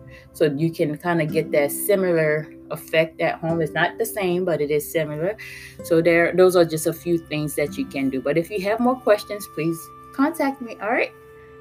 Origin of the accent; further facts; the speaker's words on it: Haiti; I am originally from Haiti.